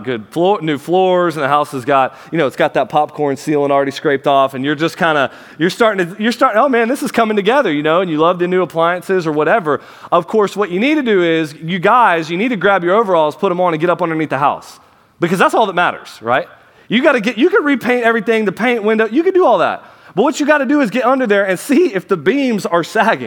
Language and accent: English; Florida, United States; When I think about where I'm from, I grew up in Florida